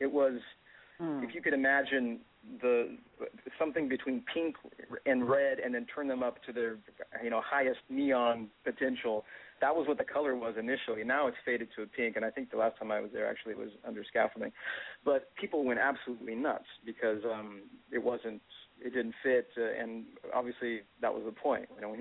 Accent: California, United States; now in New York, United States; And I'm from California, which has a very shallow history, generally, a visible history, easily accessible history. And so when I came to New York

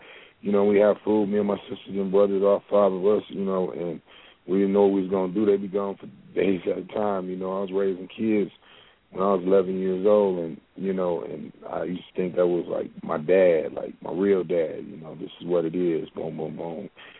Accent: Flint, Michigan, United States; also born or lived in Chicago; I come from the place called Flint, Michigan. I love it. I was born in Chicago. I was raised there, but I love it. I can't say nothing bad about Flint.

